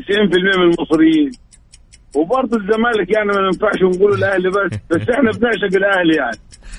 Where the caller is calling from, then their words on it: Jeddah, Makkah Province, Saudi Arabia; انا بكلمكم من جدة.